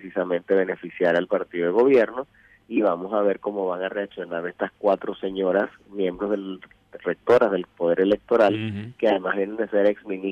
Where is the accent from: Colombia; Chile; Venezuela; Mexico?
Venezuela; esto es parte del golpe continuado que hemos estado siendo víctimas los venezolanos